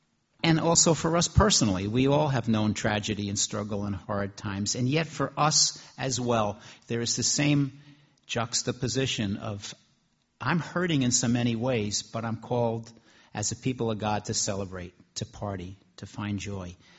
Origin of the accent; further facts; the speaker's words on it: New Jersey, United States; And then I remember at a youth retreat that I went to when I grew up in New Jersey